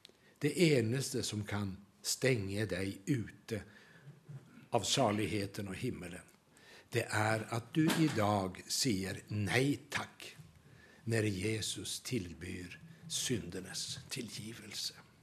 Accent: Sweden; så förstod jag att jag fick det brevet för att jag var svensk.

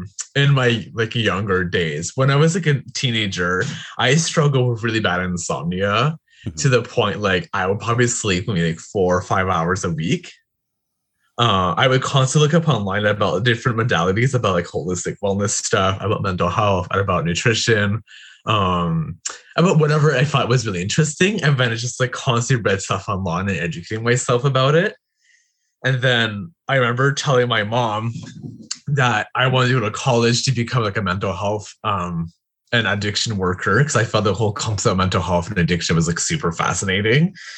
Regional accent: Ontario, Canada; I'm from Ontario, Canada right now. I live in Wasaga Beach, and we're talking about potentially moving the Golden Horseshoe sometimes this year as well. So around like Hamilton area.

